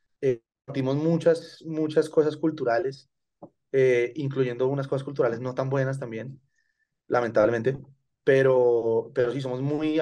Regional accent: Colombia; now in Mexico; Pues no es fácil llegar como colombiano a un país donde uno juega no como local, sino como visitante

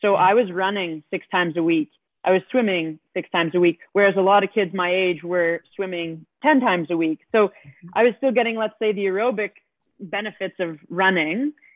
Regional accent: Toronto, Ontario, Canada; Yeah, I grew up in Toronto. I have three older siblings.

